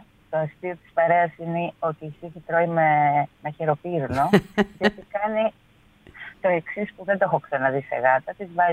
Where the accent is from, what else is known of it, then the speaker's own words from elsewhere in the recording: Epirus, Greece; στο χωριό μου που πάω στην Ήπειρο.